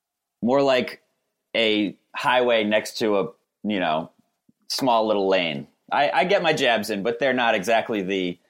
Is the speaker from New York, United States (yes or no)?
no; Massachusetts, United States; I think that the judge acknowledged that I am from Massachusetts.